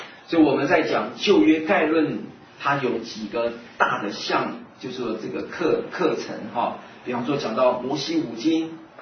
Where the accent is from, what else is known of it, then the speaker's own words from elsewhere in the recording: Wenzhou, Zhejiang, China; 虽然我们都是温州人，但是话还是不通的